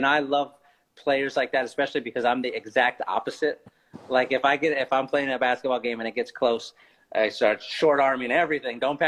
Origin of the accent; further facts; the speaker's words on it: San Antonio, Texas, United States; I grew up in San Antonio. I've been going to Spurs games my whole life. I was born in 81